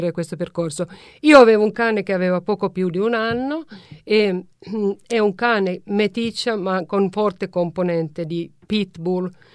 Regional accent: Finland; Italian is a second language; è un nome finlandese, appunto sono finlandese

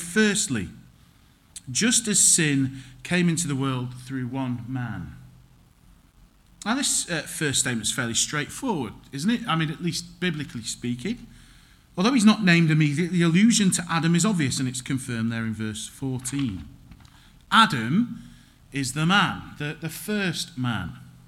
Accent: United Kingdom; So for me, that would be, I'm white British, whatever that means. I'm Caucasian.

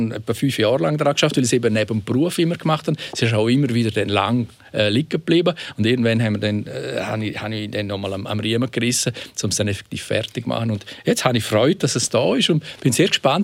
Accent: St. Moritz, Graubünden, Switzerland; Sengadin, Samoritz, wo ich herkomme.

